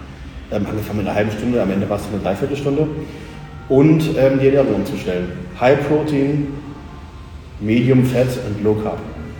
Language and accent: German; Lauenburg, Schleswig-Holstein, Germany; now in Hamburg, Germany; Aus Lauenburg an der Elbe, so Richtung Gießkart, auch Umkreis Hamburg. Bin dann für meine Ausbildung nach Hamburg gezogen, eigene Wohnung, so ein Zimmerding in Rahlstedt